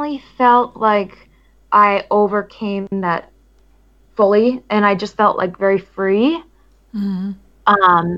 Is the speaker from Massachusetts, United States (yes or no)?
yes; Massachusetts, United States; in my hometown, so it's a very small town in Massachusetts